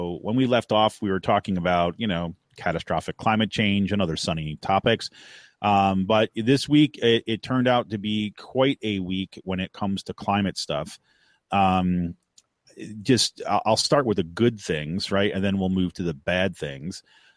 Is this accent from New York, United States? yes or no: yes; New York, United States; Maryland joins a bunch of other states in banning fracking, including my home state of New York.